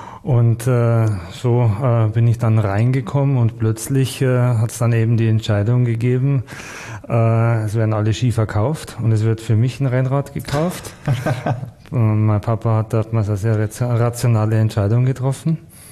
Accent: Bruckmühl, Bavaria, Germany; born there

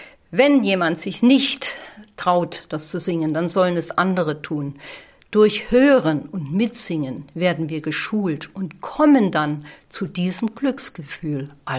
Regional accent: Bavaria, Germany; Bei uns in Bayern

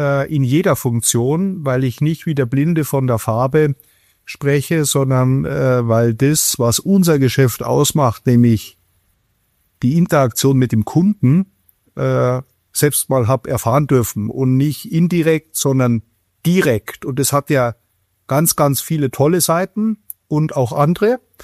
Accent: Munich, Bavaria, Germany; Ich war ein paar Jahre in München, bin Münchner, habe da Autos verkauft und bin dann nach Stuttgart

